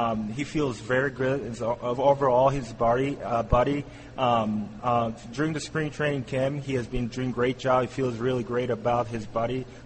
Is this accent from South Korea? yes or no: yes; South Korea; English is a second language; moved away as an adult; I'm from Korea